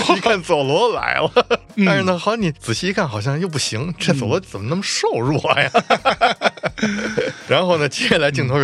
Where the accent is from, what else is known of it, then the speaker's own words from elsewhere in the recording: China; 当然你也可以说在我们中国人的心目中